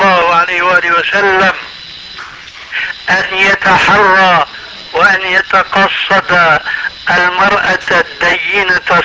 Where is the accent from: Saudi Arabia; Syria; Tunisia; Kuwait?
Syria; كما يقولون عندنا في سوريا